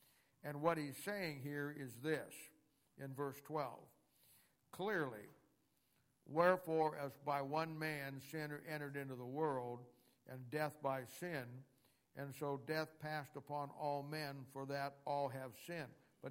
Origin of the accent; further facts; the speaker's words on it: Ohio, United States; I know I'm from Ohio. I'm going to be voting for Cincinnati.